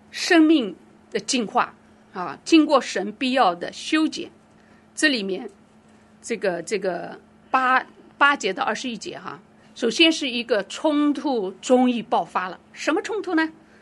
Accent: China; 我们中国人一般都是10个月到12个月对吧

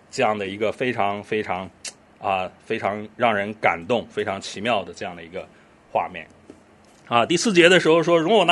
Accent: China; 我们中国人是不喜欢吃这个 这个小牛犊的肉的

